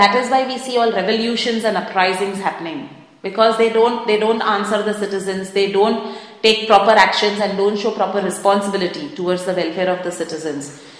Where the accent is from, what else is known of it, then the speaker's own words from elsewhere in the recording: Mumbai, Maharashtra, India; Like I am from Mumbai, so I know in Maharashtra he has banned beef completely.